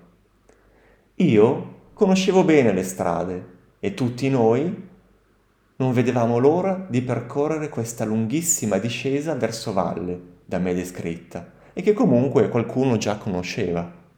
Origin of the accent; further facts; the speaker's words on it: San Giacomo, Liguria, Italy; sono cresciuto in Liguria, nelle colline sopra Ventimiglia, nella piccola località di San Giacomo, a circa 350 metri sopra il livello del mare.